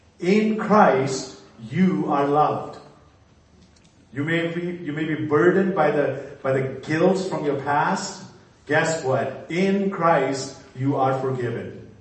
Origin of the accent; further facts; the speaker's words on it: Pakistan; now in Canada; When I grew up in Pakistan and left the country, I had a green passport that said, I am a citizen of Pakistan. But a number of years after living in Canada